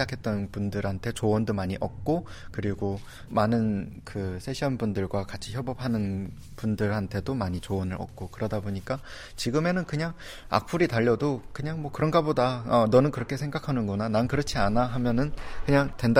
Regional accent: North Korea; 탈북민으로서 그런 책임감을 갖고 다가가야 하지 않나라는 생각을 가지고 있습니다.

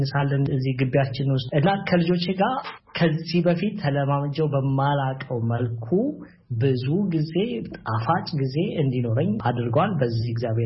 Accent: Negele Borana, Oromia, Ethiopia; also born or lived in Anchar / Bahir Dar / Debre Markos; በ19 ዓመቴ አስተማሪ ሆኜ ወደ ቴፒ ወደምትባል ከተማ ሄድኩኝ። እኔ ተወልጄ ያደግኩት ነጌሌ ቦረና ነው። ከዛ ደግሞ በእድሜ ትንሽ ከፍ ስል አንቻሮ ወደምትባል ወሎ ወደምትገኝ መንደር መጥቼ እዛ አደግኩኝ። ቤተሰቦች ከቦታ ወደ ቦታ ይዘዋወሩ ስለነበረ ባህር ዳር አድጌያለሁ፣ ደብረ ማርቆስ ኖሬያለሁ፣ ብዙ ቦታዎችን አይቻለሁ።

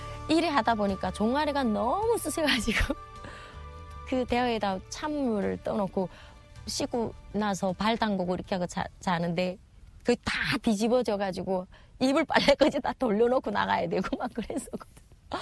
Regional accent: North Korea; 저는 북한에서 온 사람이고 아무것도 모르니까

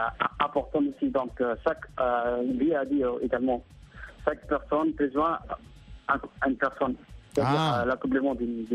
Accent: Djibouti; Exactement, je suis maintenant chez moi à Djibouti.

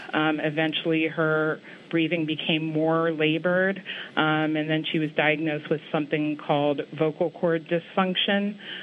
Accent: Baltimore, Maryland, United States; We grew up in Baltimore, Maryland. My parents are from Ghana. And we shared the same room.

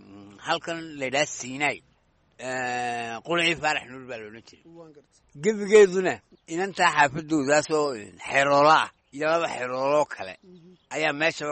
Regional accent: Hargeisa, Woqooyi Galbeed, Somalia; born there; waxaan ku dhashay Hargeysa

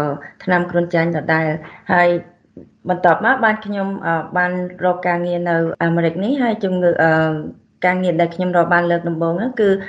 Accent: Battambang, Cambodia; moved away as an adult; also born or lived in Phnom Penh; now in United States; ចាខ្ញុំអ្នកបាត់ដំបងខ្ញុំមានស្រុកកំណើតនៅបាត់ដំបងហើយខ្ញុំបានបន្តការសិក្សាពេលចាក់ជាប់ថ្នាក់ទី12បានមកបន្តការសិក្សានៅភ្នំពេញហើយក៏បន្តការរស់នៅនៅភ្នំពេញ

